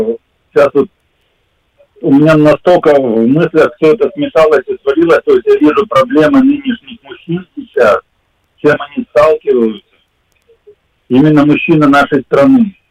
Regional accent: Ural, Russia; я родился и вырос на Урале

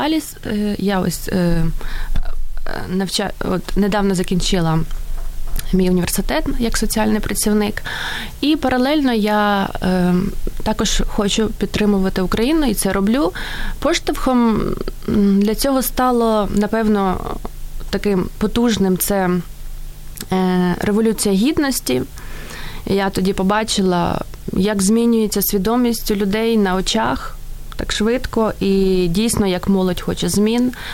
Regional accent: Cherkasy, Cherkasy Oblast, Ukraine; moved away as an adult; now in Germany; Я сама родом з Черкас, там народилася, ходила в школу, здобувала першу освіту, да, економічну. Потрапила я в Німеччину дуже так, я взагалі не планувала.

